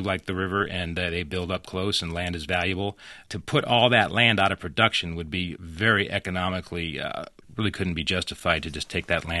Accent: California, United States; We hear that, and, we're in the Midwest. I'm from California, and I see what goes on the coastline.

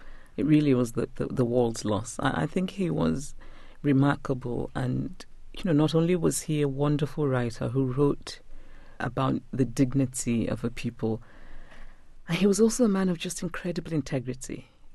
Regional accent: Nigeria; I'm just a Nigerian who's comfortable in other places.

